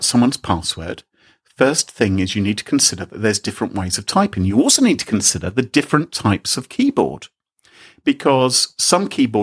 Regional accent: England, United Kingdom; I'm English and technical, so I don't think I could do it.

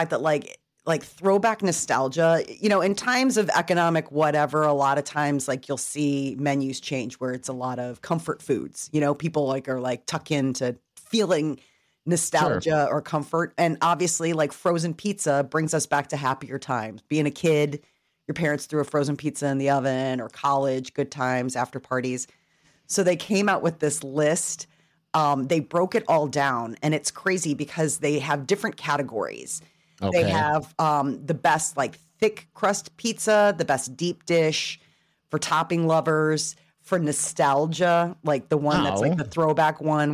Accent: Chicago, Illinois, United States; And this is tough for me to admit as a Chicagoan, but I will stand by this.

